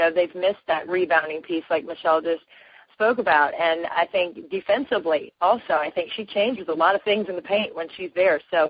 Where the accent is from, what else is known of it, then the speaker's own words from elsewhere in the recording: Washington, District of Columbia, United States; But, I'm from Washington. I work for the Mystics.